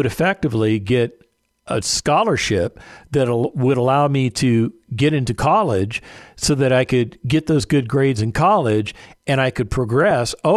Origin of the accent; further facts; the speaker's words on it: Las Vegas, Nevada, United States; because I lived in Las Vegas, I grew up in Las Vegas, and I just figured I would just have to go to the feeder school